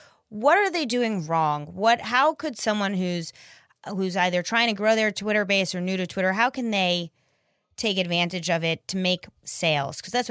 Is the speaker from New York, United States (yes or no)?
yes; New York, United States; I'm from New York, so New Yorkers don't really trust immediately.